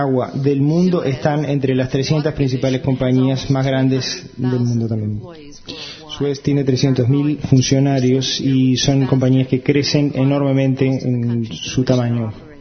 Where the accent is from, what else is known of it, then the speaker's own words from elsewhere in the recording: Canada; Créanme que también en mi país, en Canadá, hay una enorme desigualdad entre la gente.